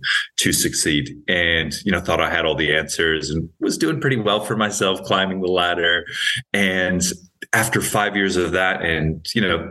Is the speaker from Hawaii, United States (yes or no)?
yes; Hawaii, United States; And from what I had seen in my friends' groups growing up in Hawaii, there was a lot of darkness around all substances, broadly speaking.